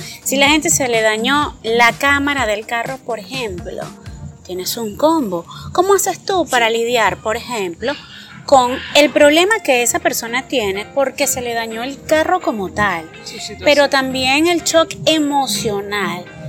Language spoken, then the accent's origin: Spanish; Maracay, Aragua, Venezuela; Acá, Venezuela, Maracay, obviamente yo soy de Maracay